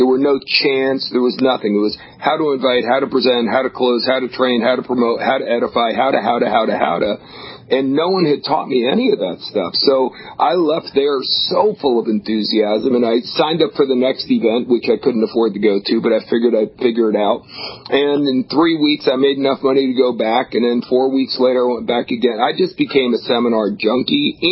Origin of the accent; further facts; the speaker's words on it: New Jersey, United States; Yeah, I grew up in New Jersey, by the way. So New York, New Jersey, everyone's kind of hard and, it's a dog-eat-dog environment.